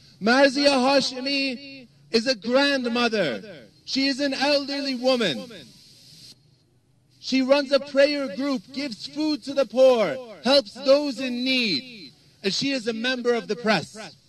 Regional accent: United States; I was born and raised in America. And as someone who is an American, I demand that she has justice now

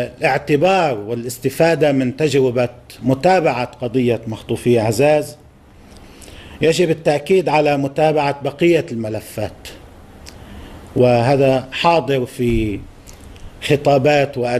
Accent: Lebanon; طبعا نحن نتشارك كلبنانيين مع إخواننا السوريين

